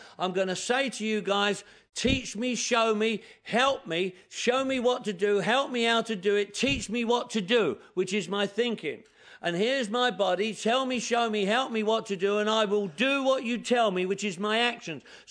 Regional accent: England, United Kingdom; now in United States

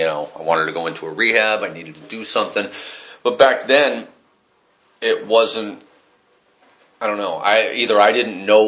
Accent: Chico, California, United States; I came back to my hometown, which is a town called Chico in Northern California

